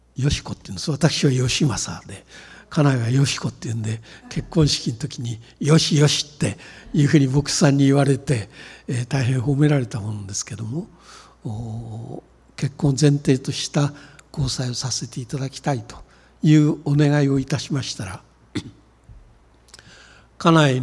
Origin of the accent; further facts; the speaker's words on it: Tokyo, Japan; ですから私は東京で生まれ東京で育って生粋の江戸っ子なんですが